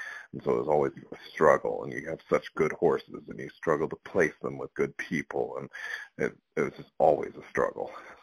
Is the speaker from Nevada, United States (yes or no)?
yes; Orovada, Nevada, United States; now in Fallon, United States; So I grew up in Orvada, Nevada, which is just a little farming community about 3.5 hours north of where I'm at now.